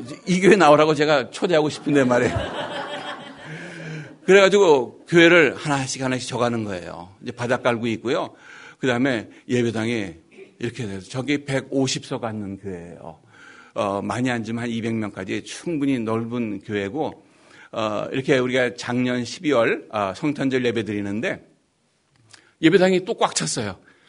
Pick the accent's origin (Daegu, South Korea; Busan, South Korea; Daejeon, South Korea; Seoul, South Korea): Seoul, South Korea; 제가 서울 출신입니다. 뭐, 대단한 거 아니에요. 서울에서 낳는데 말이에요.